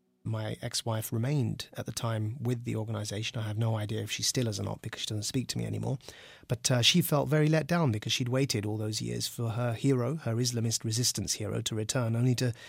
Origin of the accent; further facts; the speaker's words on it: United Kingdom; I define myself as a liberal, as a Muslim, as a Democrat, as a Briton, as a Pakistani, as a global citizen.